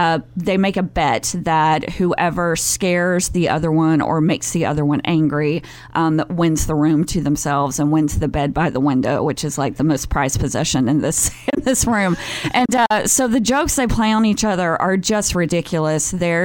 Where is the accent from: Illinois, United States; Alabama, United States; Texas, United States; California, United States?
Alabama, United States; also born or lived in New York; I lived in New York for 8 years, and before that, I'm from the South. I'm originally from Alabama, and I went to school at a college in Georgia